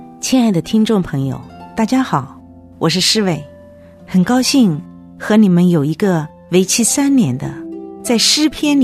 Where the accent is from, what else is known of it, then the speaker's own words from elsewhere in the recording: China; moved away as an adult; now in United States; 当我从中国来到美国的时候，是因为厌倦了北京的生活